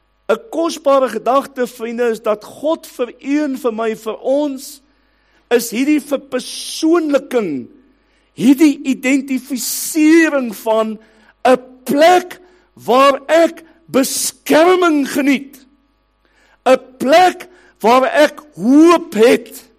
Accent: Eastern Cape, South Africa; En waar ek vandaan kom in die Ooskaap, daar in die potensie vallei.

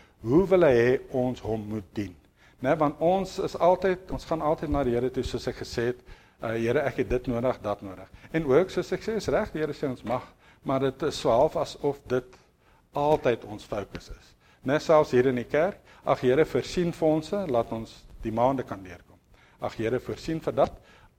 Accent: Welkom, Free State, South Africa; Daar's 'n ding, ek het in Welkom groot geword, daar was 'n kerk altyd op pad skool toe.

